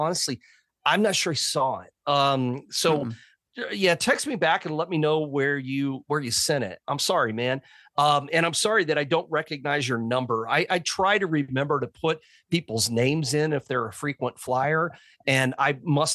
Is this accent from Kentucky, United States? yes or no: no; Athens, Tennessee, United States; something that happened in my hometown called the Battle of Athens, or Athens. I'm going to say Athens, Tennessee.